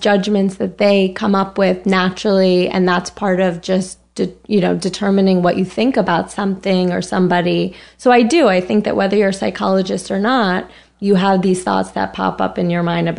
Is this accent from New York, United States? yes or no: yes; Larchmont, New York, United States; I grew up in New York. I'm from Westchester.